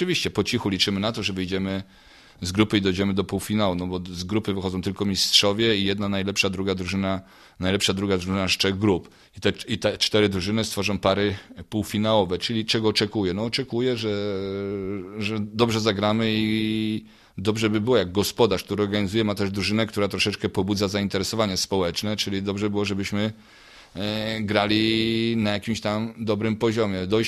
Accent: Bydgoszcz, Kuyavian-Pomeranian Voivodeship, Poland; moved away as an adult; ja wyjechałem z Bydgoszczy, jak miałem 18 lat, dzisiaj mam 61, jak ktoś to zaczął odejmować, czyli można powiedzieć, że prawie 43 lata mnie w Bydgoszczy nie ma.

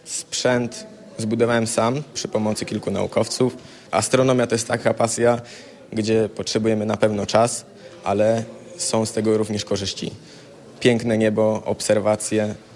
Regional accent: Radziejów, Kuyavian-Pomeranian Voivodeship, Poland; Przyjechałem z Kujawsko-Pomorskiego, z Radziejowa.

